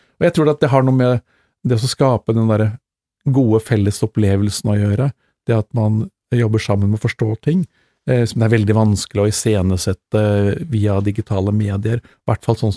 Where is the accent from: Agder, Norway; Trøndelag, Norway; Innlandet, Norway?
Trøndelag, Norway; Levanger; also born or lived in Kongsberg; Ja, som du hører så er jeg trønder, født og vokst opp på Levanger, og ble tidlig eksportert sørover fordi familien min flyttet til Kongsberg.